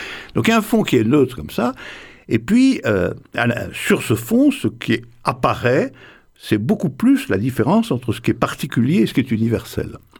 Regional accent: Morocco; born there; je suis né au Maroc.

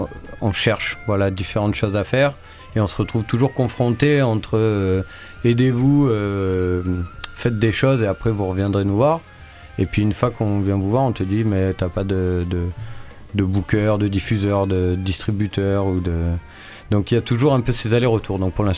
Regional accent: Provence-Alpes-Côte d'Azur, France; on est situé entre Aix, Marseille. Il y en a qui se sont exilés vers Nîmes, à la campagne, au Bagne. On est du coin

